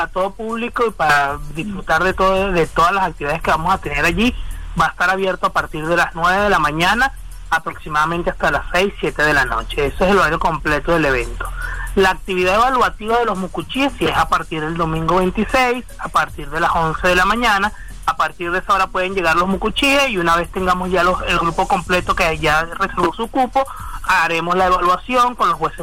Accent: Venezuela; tiene mucha historia importante para nuestro país, para nosotros como venezolanos

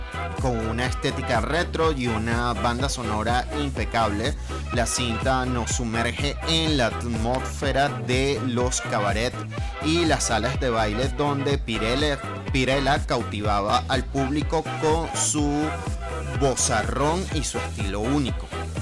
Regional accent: Venezuela; repleta con ese humor negro y una dosis de realidad tal cual nos caracteriza como venezolanos.

